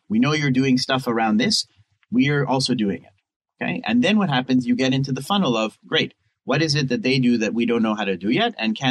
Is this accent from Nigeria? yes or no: no; Canada; I'm Canadian. I moved here.